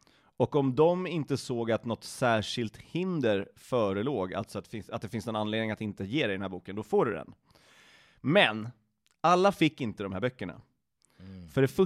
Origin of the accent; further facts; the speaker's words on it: Sweden; Men jag är svensk.